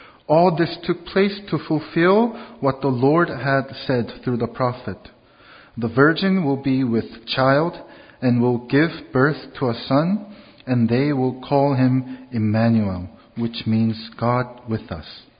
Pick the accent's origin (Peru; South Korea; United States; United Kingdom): South Korea; English is a second language; now in New Westminster, Canada; I'm originally from South Korea.